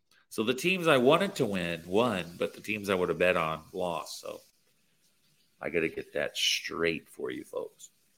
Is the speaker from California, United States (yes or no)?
no; Michigan, United States; And I guess I'm from Michigan.